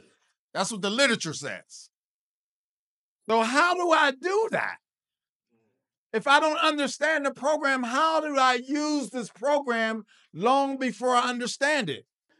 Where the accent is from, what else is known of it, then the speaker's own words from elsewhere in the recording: Pittsburgh, Pennsylvania, United States; So, like I said, I come from Pittsburgh, the South Side, and Beltsuver.